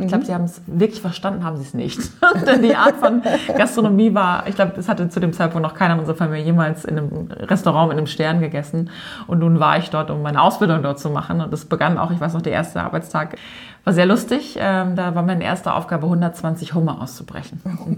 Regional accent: Lower Saxony, Germany; ich komme aus Ostfriesland

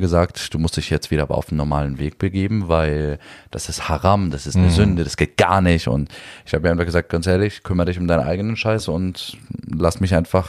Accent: Berlin, Germany; Neukölln, wo ich aufgewachsen bin, mein ehemaliges Gymnasium, 98% mit Migrationshintergrund.

